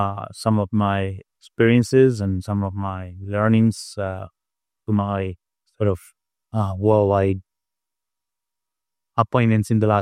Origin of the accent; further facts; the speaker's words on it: Spain; English is a second language; I'm originally from Spain.